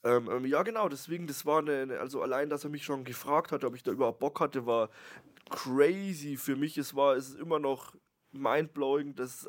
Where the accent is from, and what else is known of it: Bavaria, Germany; accent: Lower Bavarian